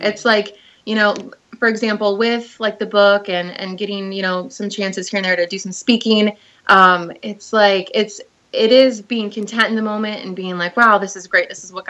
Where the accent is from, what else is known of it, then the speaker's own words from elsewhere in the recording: Michigan, United States; also born or lived in Florida; I spent the last like 5 years living in Florida and kind of going back and forth between Michigan, my home state, and Florida